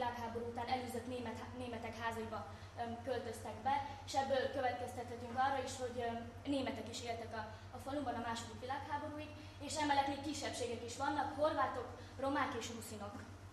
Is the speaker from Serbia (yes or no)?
yes; Bácsfeketehegy, Vojvodina, Serbia; engem is foglalkoztat falunknak a kialakulása és annak a történelmi háttere. Tehát egy pár szó Bácsfegetehely mai földrajzi elhelyezkedéséről.